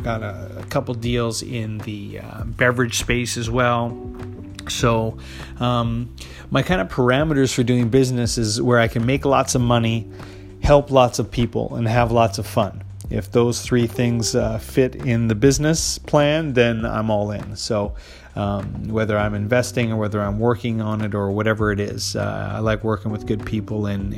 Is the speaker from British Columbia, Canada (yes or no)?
yes; White Rock, British Columbia, Canada; I'm born and raised in Vancouver, more specifically out in the South Surrey White Rock area is where I grew up. That's my hood out there. That's where I spent most of my life. And now living in downtown.